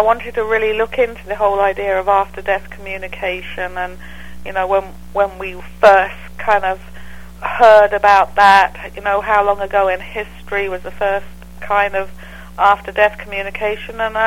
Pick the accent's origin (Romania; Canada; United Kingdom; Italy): United Kingdom; England; now in California, United States; I'm actually from England.